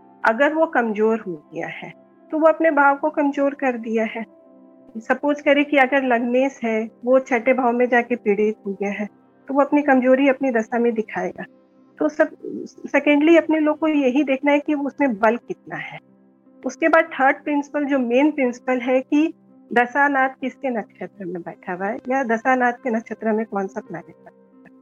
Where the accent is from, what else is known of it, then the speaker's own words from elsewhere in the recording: Vapi, Gujarat, India; मैं वापी गुजरात से हूँ।